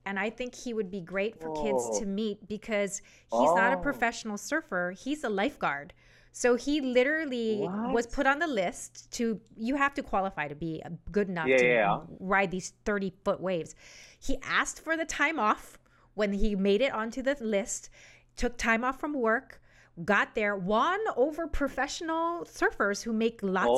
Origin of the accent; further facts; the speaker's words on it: Hawaii, United States; Well, we're from Hawaii, so